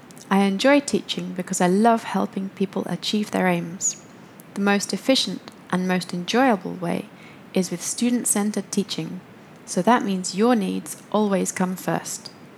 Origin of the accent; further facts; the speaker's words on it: London, United Kingdom; now in Spain; Pleased to meet you. I'm from London in the United Kingdom, but now I live in Spain.